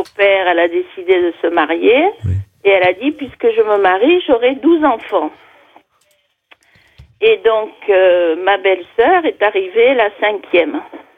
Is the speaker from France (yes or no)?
yes; Marseille, Provence-Alpes-Côte d'Azur, France; born there; Non, moi je suis née à Marseille.